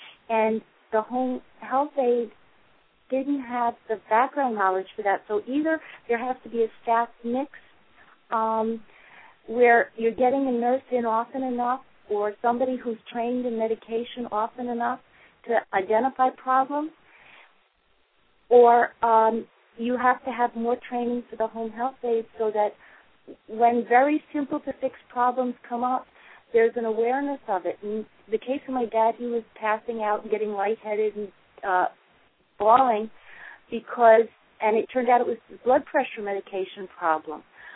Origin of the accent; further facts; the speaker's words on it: New York, United States; I'm from New York.